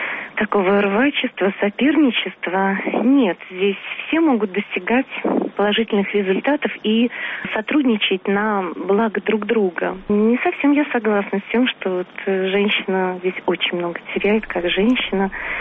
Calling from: Moscow Oblast, Russia; Я звоню вам из Подмосковья.

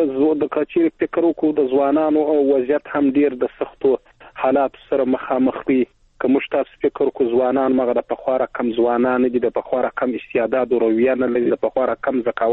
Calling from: Helmand, Afghanistan; هلمند مې اړیکې نیولې.

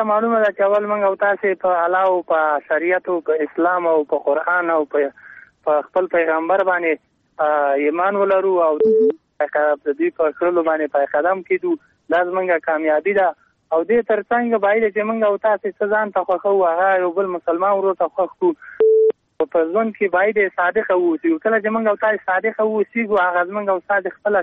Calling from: Parwan, Afghanistan; دا پروان ولایت غربان شینوار ولسوالۍ نه.

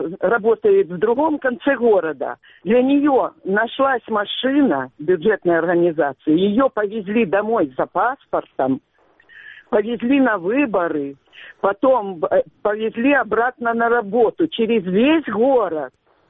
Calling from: Crimea, Ukraine; Доброе утро, я звоню из Крыма.

